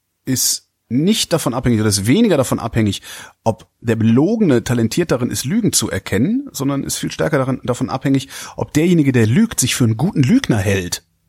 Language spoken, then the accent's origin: German; Cologne, North Rhine-Westphalia, Germany; und ich komme ja aus Köln, das ist Ruhrgebiet nicht weit